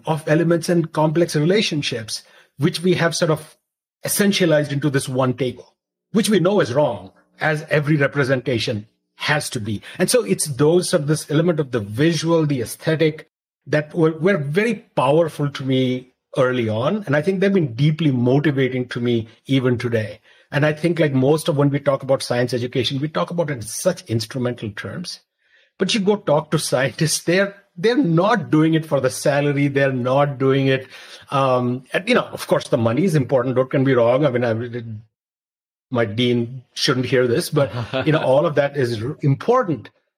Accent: Mizoram, India; born or raised there; also born or lived in Delhi

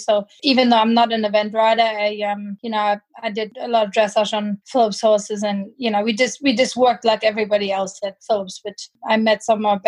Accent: Germany; accent: German; English is a second language; So I grew up in Germany, as you can tell by my accent. So I grew up in Germany

